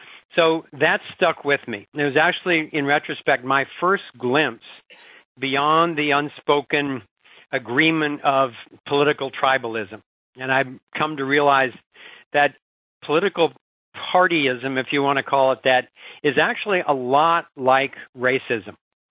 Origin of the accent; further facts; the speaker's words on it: Ohio, United States; I was born and raised in Ohio. I grew up in a very Republican district of southern Ohio